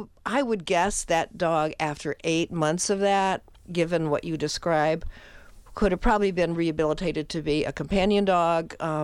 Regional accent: Midwest, United States; I don't know, I'm a Midwesterner maybe.

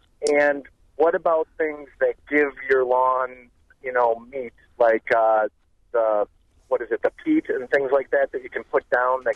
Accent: Milwaukee, Wisconsin, United States; And Larry, longtime listener, I grew up in Milwaukee, and you rock.

